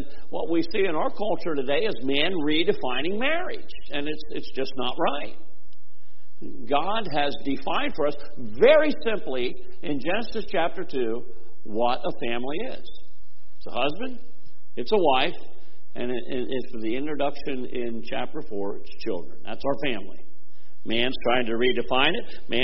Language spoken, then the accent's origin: English; Freeburg, United States; growing up in Freeburg and having Bob Schaefer's store and Rab Snyder's store, and they were both on my paper route